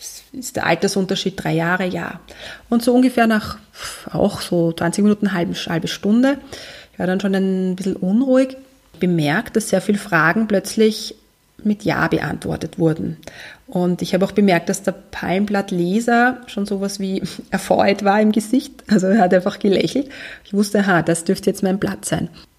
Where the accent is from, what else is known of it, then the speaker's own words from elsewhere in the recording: South India, India; das Land, von wo ich herkomme. Das ist Südindien in der Pampa, das sind ein paar Hütten, also es gibt dort nicht sehr viel